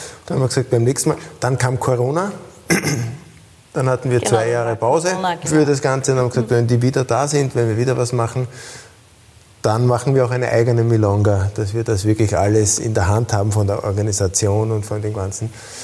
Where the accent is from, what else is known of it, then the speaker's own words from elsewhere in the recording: Vienna, Austria; wir sind aus Wien und wollen natürlich auch in Wien unterrichten.